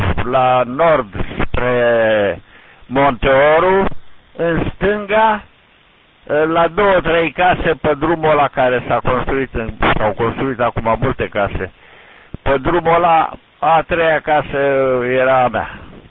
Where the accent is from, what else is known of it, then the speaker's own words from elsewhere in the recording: Greceanca, Buzău County, Romania; Eu sunt din Greceanca, mama din Pietroasele și tata din Greceanca, Dumnezeu să -i odihnească, dacă eu am ajuns la 80 de ani.